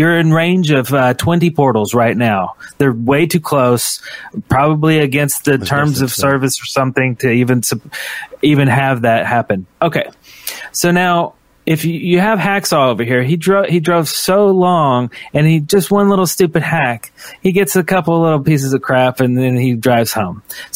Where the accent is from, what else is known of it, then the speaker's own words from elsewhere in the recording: Arkansas, United States; born there; Because I was born in Arkansas, there's nothing in Arkansas.